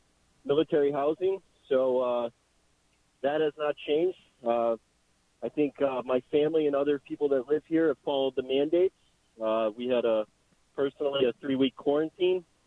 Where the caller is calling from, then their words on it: Alaska, United States; So I'm calling from Alaska. Things up here are slowly getting back to normal.